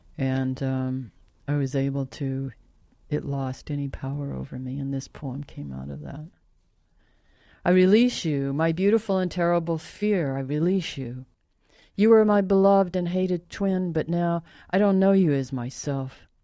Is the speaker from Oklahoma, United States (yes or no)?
yes; Tulsa, Oklahoma, United States; I mean, growing up in Tulsa, I didn't have, you know, I knew that people could work at American Airlines.